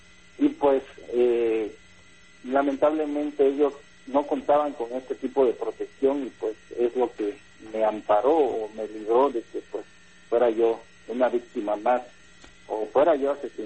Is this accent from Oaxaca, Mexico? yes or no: yes; Oaxaca, Mexico; logramos llegar hasta la capital oaxaqueña, en donde continuamos nuestra ruta con destino a la ciudad de Cochitlán, de donde soy originario